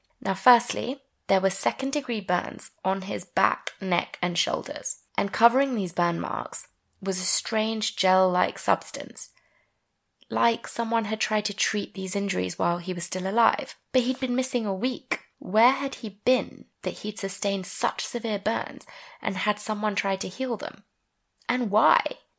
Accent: United Kingdom; And I know we're British, but still.

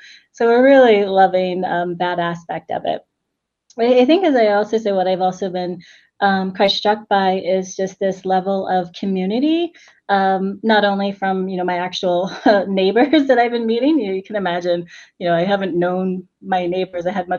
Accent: Louisville, Kentucky, United States; accent: drawl; I was grew up in Kentucky, so Louisville, Kentucky, and you know, maybe a few of you will pick up on my accent, my little drawl that still comes throug

